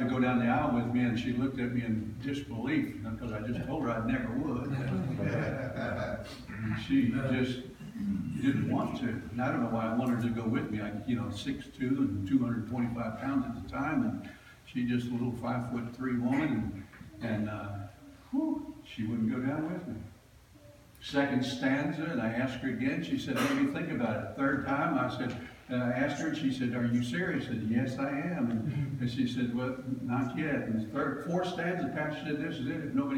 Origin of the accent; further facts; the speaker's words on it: Oklahoma, United States; I'm from Oklahoma. I'm half Comanche Indian.